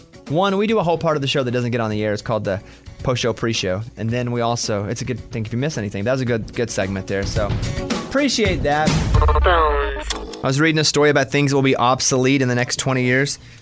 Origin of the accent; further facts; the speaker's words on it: Mountain Pine, Arkansas, United States; My hometown, Mountain Pine, just got a phone tower in the past 2 years. You would drive into my town, because I would go back